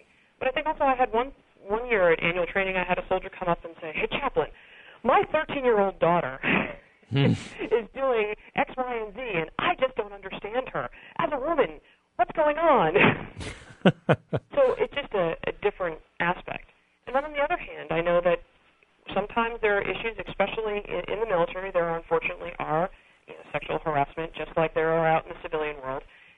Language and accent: English; New York, United States; I grew up outside of New York City, and I have three older brothers, so I feel like I can hold my own.